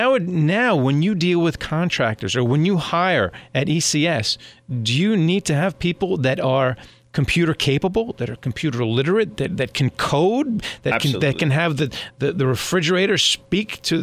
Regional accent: Westbury, New York, United States; So in my house, growing up in Westbury, Long Island, the thermostat was that button.

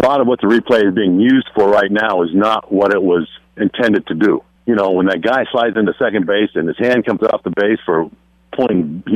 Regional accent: Charlestown, New Hampshire, United States; Well, I grew up in New Hampshire.

